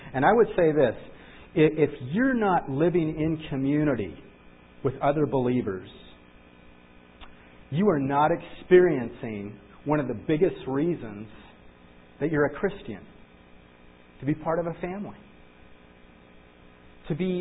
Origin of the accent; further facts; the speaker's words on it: United States; I'm an American.